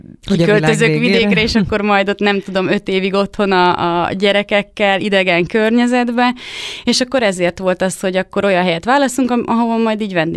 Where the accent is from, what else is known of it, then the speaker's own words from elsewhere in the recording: Bács-Kiskun, Hungary; mert mi is Alföldön nőttünk föl, Kalocsaján, Kiskunfélegyházi